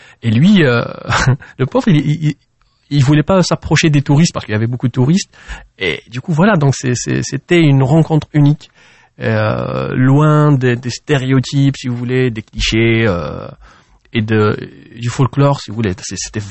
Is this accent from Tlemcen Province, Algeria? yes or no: no; Tizi Ouzou, Tizi Ouzou Province, Algeria; now in Algiers, Algeria; Moi, je suis natif de Tizi Ouzou. Mais je vis à Alger depuis 20 ans et voilà, donc je me considère Tizi Ouzien autant qu'Algérois.